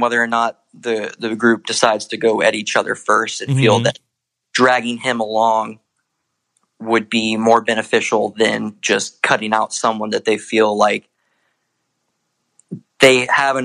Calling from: Pennsylvania, United States; also born or lived in Texas; So I'm calling from Pennsylvania, but I moved here from Texas.

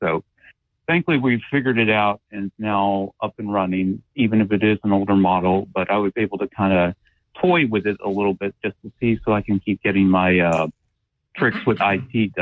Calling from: Cottontown, Tennessee, United States; from Cottontown, Tennessee.

